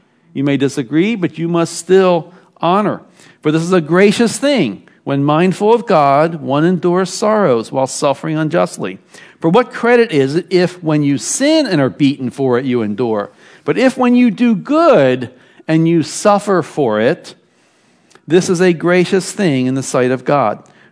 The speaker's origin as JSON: {"language": "English", "town": "Baltimore", "region": "Maryland", "country": "United States", "tie": "born or raised there", "said": "Remember back when I grew up in Baltimore and took the city buses."}